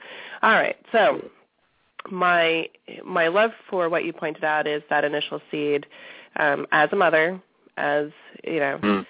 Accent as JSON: {"language": "English", "region": "the South", "country": "United States", "tie": "born or raised there", "said": "growing up in the Bible Belt in the South being, you know, the tallest girl and the most outspoken and the strongest"}